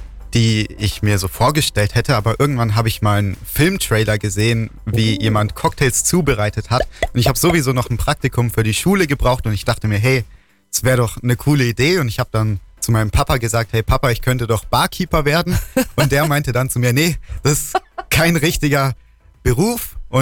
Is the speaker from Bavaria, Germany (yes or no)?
yes; Durach, Bavaria, Germany; also born or lived in Kempten; Genau, ich bin in Kempten geboren. Ich lebe in Weidach bei Durach mein ganzes Leben schon.